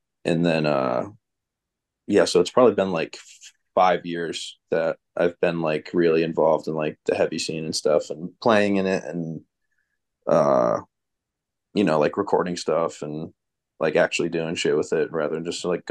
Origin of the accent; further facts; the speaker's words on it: Connecticut, United States; I'm from Connecticut, from like the more northwest part of the state, like Litchfield County. And I moved around a lot, like that general vicinity as a kid.